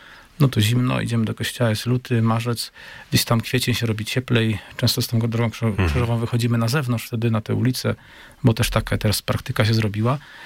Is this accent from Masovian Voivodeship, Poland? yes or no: no; Czarnowąsy, Opole Voivodeship, Poland; Pochodzę z takiej parafii, parafia Czarnowąsy